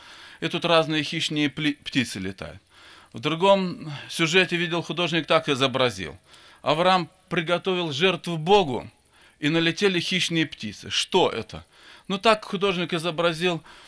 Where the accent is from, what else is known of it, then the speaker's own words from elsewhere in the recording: Fergana, Fergana Region, Uzbekistan; Я из Средней Азии, с Узбекистана, с Ферганы. У нас таких общений в Средней Азии нету.